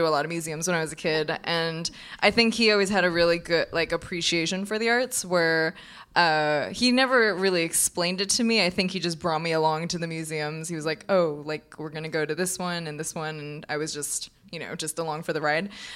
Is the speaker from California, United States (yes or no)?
yes; California, United States; So I grew up in California, and it was a very comfortable suburban life.